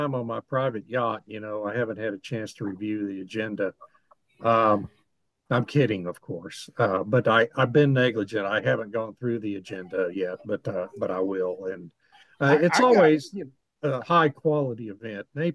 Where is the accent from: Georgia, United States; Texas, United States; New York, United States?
Texas, United States; because I'm a Texan. I'm hardy.